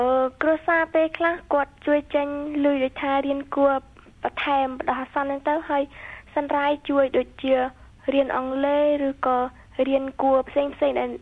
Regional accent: Kampong Speu, Cambodia; ខ្ញុំមានអាយុ15ឆ្នាំខ្ញុំមកពីខេត្តកំពង់ស្ពឺ

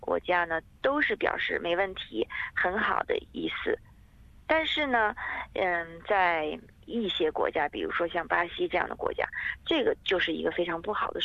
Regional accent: China

